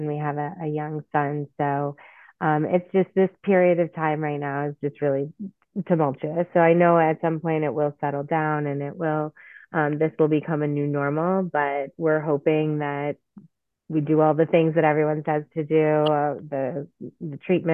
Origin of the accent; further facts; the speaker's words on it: Connecticut, United States; I'm from Connecticut.